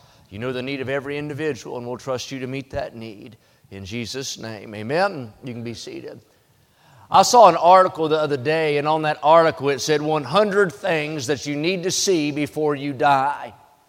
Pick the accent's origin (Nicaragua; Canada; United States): United States; West Virginia; also born or lived in Santa Clara, United States; now in Cowpens, United States; We lived for 5 years in the middle of Silicon Valley, Santa Clara, California, and I'm from West Virginia, so it was the real Beverly Hillbillies when we moved out there.